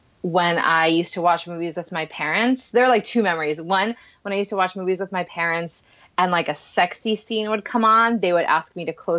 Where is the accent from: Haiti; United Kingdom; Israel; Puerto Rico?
Puerto Rico; English is a second language; I grew up in Puerto Rico, so that wasn't our first language